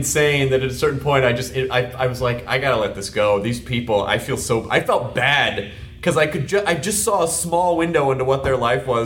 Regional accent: Tennessee, United States; when you get really into the Bible Belt, where I'm from the South, you know, so yeah. I grew up in the Bible Belt.

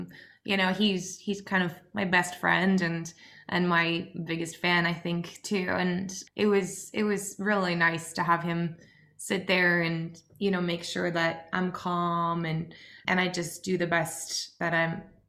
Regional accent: Norway; And we grew up just outside Oslo in Norway.

